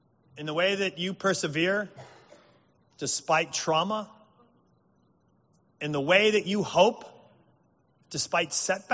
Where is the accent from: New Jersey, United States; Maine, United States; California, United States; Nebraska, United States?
New Jersey, United States; I'm not from Canada, by the way. But I am from New Jersey.